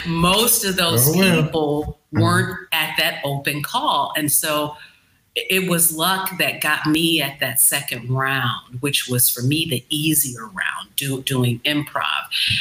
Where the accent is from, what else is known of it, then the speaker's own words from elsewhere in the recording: Chicago, Illinois, United States; I was listed with in my hometown, Chicago, Shite Town, Southside.